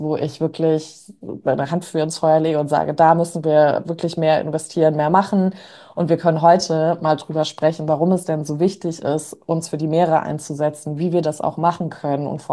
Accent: New York, United States; ich bin ja in New York aufgewachsen

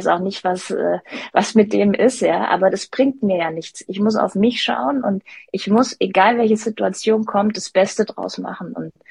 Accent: Stuttgart, Baden-Württemberg, Germany; meine, Stuttgart ist meine Heimat

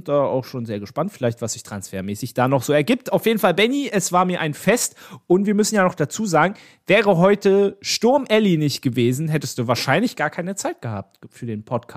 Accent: Berlin, Germany; als Berliner

